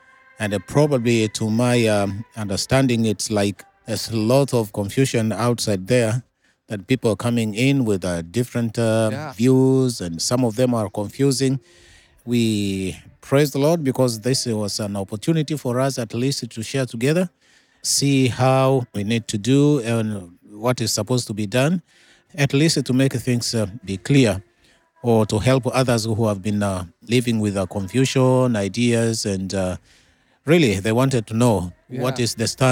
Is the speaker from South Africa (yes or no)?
no; Tanzania; born there; I was born in Tanzania. Yeah, and I grew up in my uncle's family, who was a pastor by then.